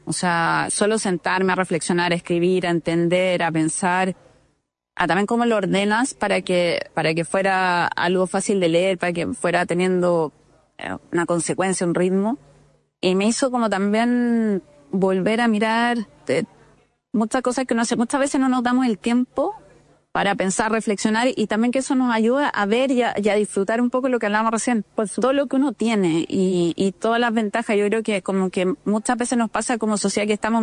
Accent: Chile; born there; yo me siento muy chilena porque en el fondo soy descendiente griega y árabe, pero nací en Chile.

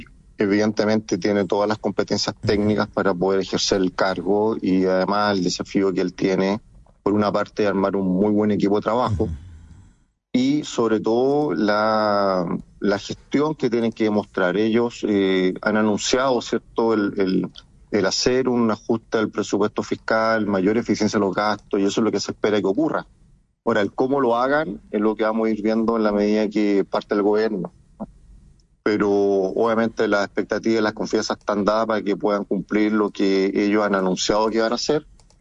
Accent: Chile; si les va bien a ellos, nos va bien a todos nosotros como chilenos.

